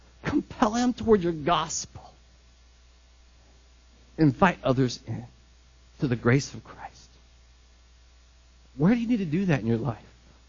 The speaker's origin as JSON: {"language": "English", "region": "Midwest", "country": "United States", "said": "Because I'm like from the Midwest, I'm pale, and I'm slightly overweight."}